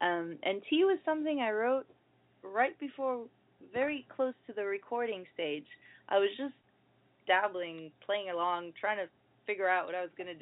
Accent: Kenya; also born or lived in Cyprus / Russia; Yeah, I was born there and I lived there. I didn't grow up there. I grew up in Kenya and Russia, but I lived in Cyprus for a long time as well. So, yeah, Cypriot.

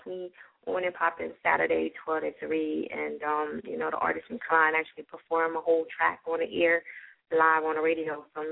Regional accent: New Jersey, United States; shout out to Jersey, all that good stuff, my home state.

